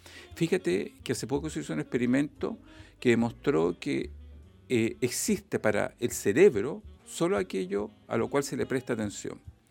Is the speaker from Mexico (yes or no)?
no; Santiago, Santiago Metropolitan, Chile; nosotros somos de Santiago, llegamos con mi familia, Sofía y mis dos hijos, Ama y León, acá. Hace 5 o 6 años